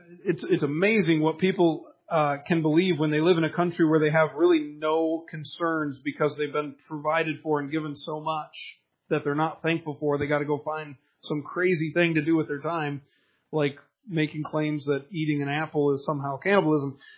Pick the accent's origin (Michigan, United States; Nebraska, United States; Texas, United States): Michigan, United States; I'm from Michigan, and Michigan is a lot of farmland.